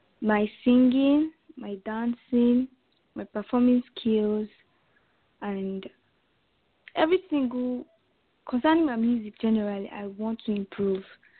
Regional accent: Nigeria; I'm from Nigeria.

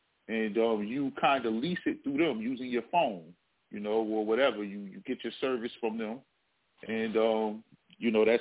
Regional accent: New Jersey, United States; I'm from New Jersey, you know what I'm saying? So car thieves has always been a big deal there.

